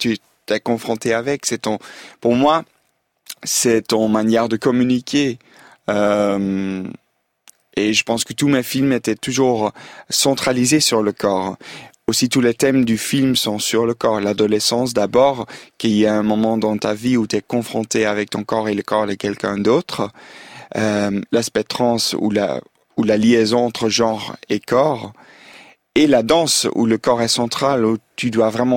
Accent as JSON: {"language": "French", "country": "Belgium", "said": "Mais je suis belge"}